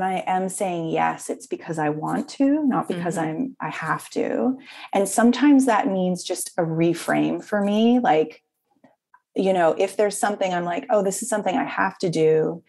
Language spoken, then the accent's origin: English; Canada; first of all, I'm Canadian, so it's like in my DNA.